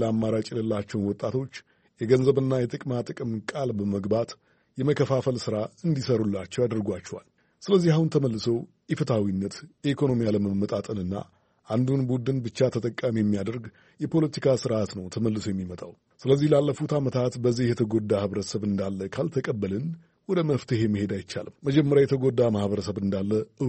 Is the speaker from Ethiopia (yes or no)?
no; Burundi; እኔ ተወልጄ ያደኩት ብሩንዲ ነው።